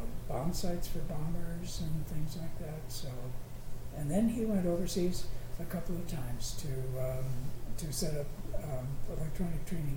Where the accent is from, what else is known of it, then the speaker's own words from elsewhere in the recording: Minneapolis, Minnesota, United States; Growing up in Minneapolis was wonderful. I remember walking everywhere.